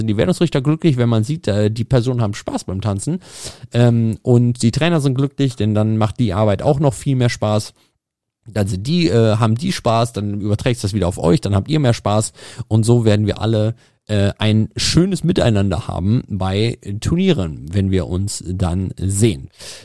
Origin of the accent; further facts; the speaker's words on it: Lichtenberg, Germany; Und der letzte Hinweis, meine Heimat ist Lichtenberg.